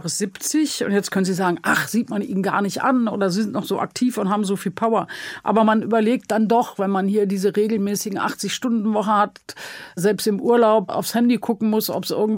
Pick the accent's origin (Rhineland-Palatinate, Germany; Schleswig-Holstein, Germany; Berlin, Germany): Berlin, Germany; sozusagen für mein Berlin regierende Bürgermeisterin zu sein.